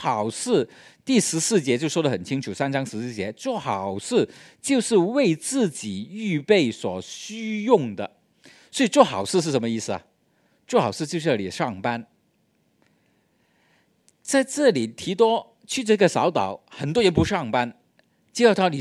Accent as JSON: {"language": "Chinese", "country": "Hong Kong"}